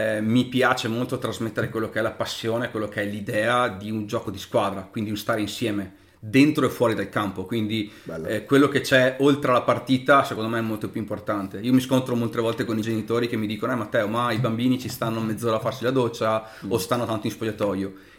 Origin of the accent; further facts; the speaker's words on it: Treviso, Veneto, Italy; Non vi nego che, ovviamente da trevigiano, mi emoziona ogni volta